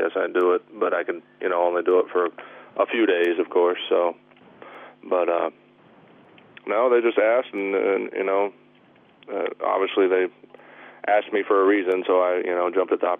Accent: Mobile, Alabama, United States; I grew up in Mobile, Theodore, Satsuma. I actually graduated from Satsuma High School.

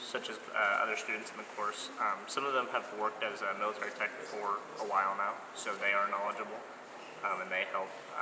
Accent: Illinois, United States; I'm from Illinois.

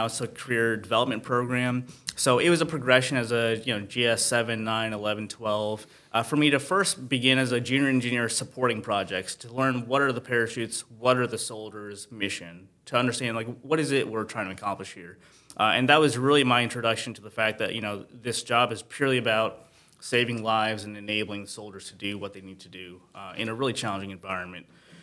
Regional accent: Florida, United States; moved away as an adult; now in New England, United States; I grew up in South Florida, actually.

